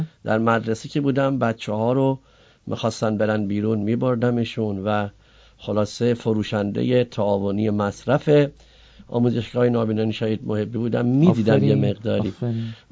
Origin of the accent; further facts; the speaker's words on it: Fin, Isfahan, Iran; من اهل فینم دیگه